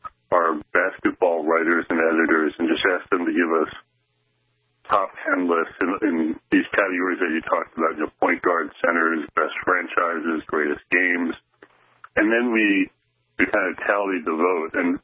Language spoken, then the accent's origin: English; Philadelphia, Pennsylvania, United States; I grew up in Philadelphia, so, you know, my favorite team was the Sixers.